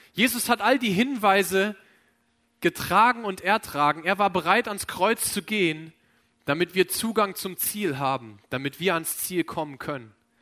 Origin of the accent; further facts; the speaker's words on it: Kröffelbach, Hesse, Germany; ich bin aufgewachsen in Kröffelbach, kleines Kaff, irgendwo in Hessen. Und da ist es so, zweimal am Tag fährt ein Bus, wenn du irgendwo in eine Stadt kommen willst, wo irgendwas abgeht.